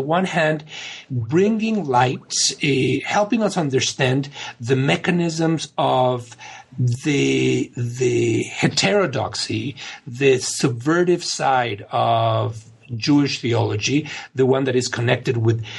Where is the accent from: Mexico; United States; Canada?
Mexico; But when growing up in Mexico, I had many friends that would tell me that either they were crypto-Jews or were descendant of crypto-Jews